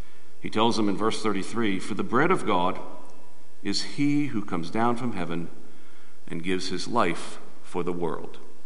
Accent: New Jersey, United States; I'm from New Jersey, but don't hold it against me.

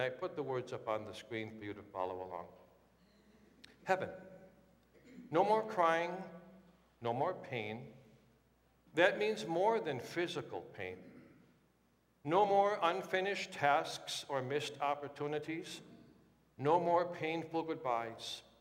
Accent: Watertown, Wisconsin, United States; Growing up in Watertown, Wisconsin, ice skating at Washington Park

